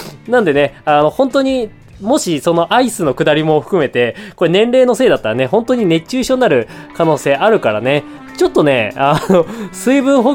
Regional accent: Hokkaido, Japan; 私のね地元北海道にまつわるでこねこの時期っぽいねナレーションをちょっと作ってきました

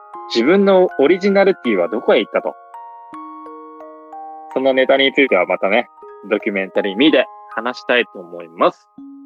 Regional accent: Saitama, Japan; ところ、埼玉県出身ですね。お。地元が一緒じゃないですか。

